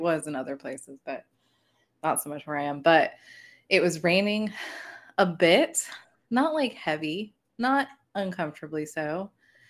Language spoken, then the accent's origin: English; Colorado, United States; I did too much prepping because I'm still actually from Colorado.